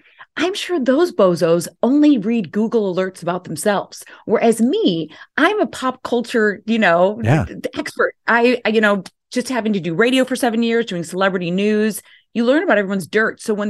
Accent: Chicago, Illinois, United States; I have like, you know, trauma being an Irish Catholic right. family from Chicago.

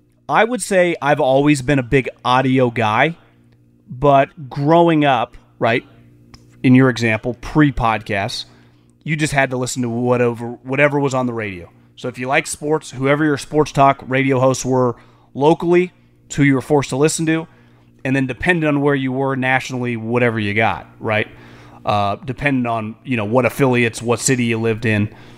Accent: Midwest, United States; I grew up in the Midwest, and TV wasn't a big deal until the Cardinals or the Rams were playing.

